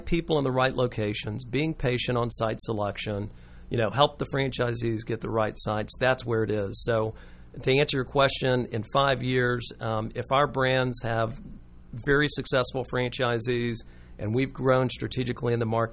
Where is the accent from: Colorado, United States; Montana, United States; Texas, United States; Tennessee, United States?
Texas, United States; Houston; and also the Houston market because I grew up in Houston.